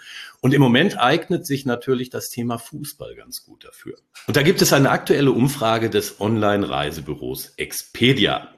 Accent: North Rhine-Westphalia, Germany; born there; now in Darmstadt, Germany; Als gebürtiger Ruhrgebietler bin ich Schalke-Fan und als in Darmstadt lebender Mensch bin ich natürlich Lilien-Fan.

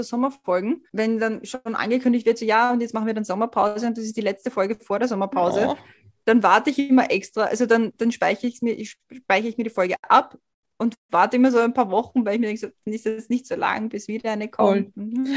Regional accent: Switzerland; now in Germany; als Schweizerin bist du auch irgendwie, hast du halt auch irgendwie einen anderen Hintergrund als nur Deutsche

